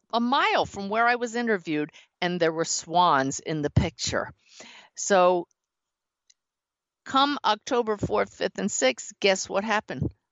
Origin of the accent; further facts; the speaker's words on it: Pennsylvania, United States; because I will be 59 next month. In fact, this Saturday, because it's next month, August, and I grew up near Philadelphia.